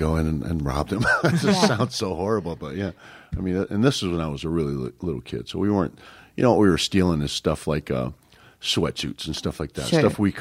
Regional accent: San Francisco, California, United States; I grew up a lot in San Francisco, and I was a huge 49ers fan.

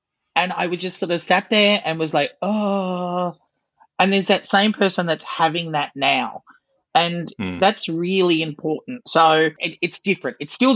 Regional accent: Claremont, New South Wales, Australia; I grew up in the country. I grew up in Claremont.

